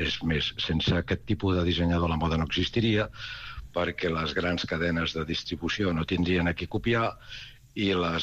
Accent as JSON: {"language": "Catalan", "town": "Barcelona", "region": "Catalonia", "country": "Spain", "said": "Jo sóc de Barcelona, però en aquells moments estava aquí a Vic"}